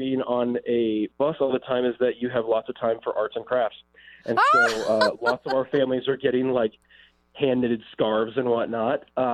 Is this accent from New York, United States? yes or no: no; Columbus, Ohio, United States; Columbus.